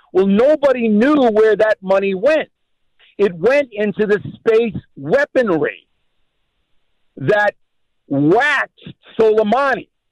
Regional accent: Levittown, New York, United States; I'm from Levittown, Long Island. No uncle in the business, just like you, Levin.

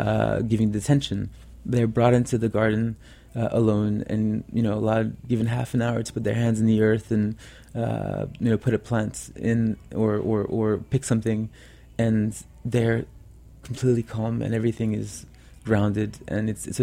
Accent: New York, United States; So, as a Frenchman, I mean, it's in my DNA to like cheesy music, but I must say, growing up in New York and you know, having that urban culture

